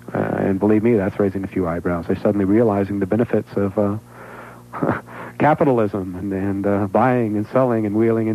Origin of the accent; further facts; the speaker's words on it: United States; Well, as an American over there, you have a lot of responsibility